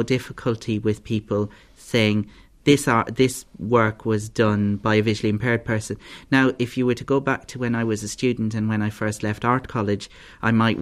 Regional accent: Ballinasloe, Connacht, Ireland; now in Dublin, Ireland; I'm from Ballinasloe.

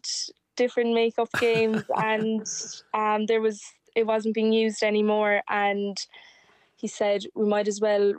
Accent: Kilmichael, County Cork, Ireland; now in Clonakilty, Ireland; I'm from Kilmichael, and I'm now living down in Castlefreak in Clonakilty.

